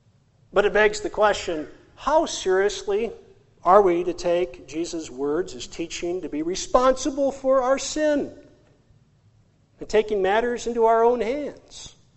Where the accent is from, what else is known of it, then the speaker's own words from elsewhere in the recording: South Dakota, United States; Growing up in South Dakota, we had good neighbors, really good neighbors.